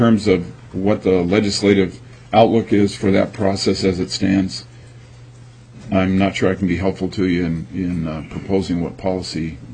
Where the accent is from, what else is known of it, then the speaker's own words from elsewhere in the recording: Fairbanks, Alaska, United States; I was born and raised in Alaska. I was born in the territory. And this is very personal to me, so bear with me if you would. I grew up in Fairbanks.